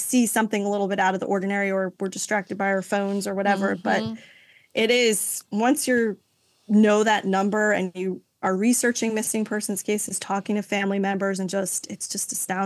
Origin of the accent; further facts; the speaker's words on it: New York, United States; I'm from New York originally, only about like an hour north of the city, but having gone to New York City many times throughout my life, it's so true.